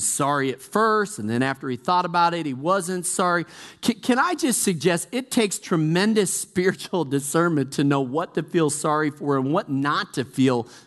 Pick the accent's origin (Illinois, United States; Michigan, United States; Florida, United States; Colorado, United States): Illinois, United States; Chicago; I'm from Chicago. And in the Midwest, when it would get 50 below zero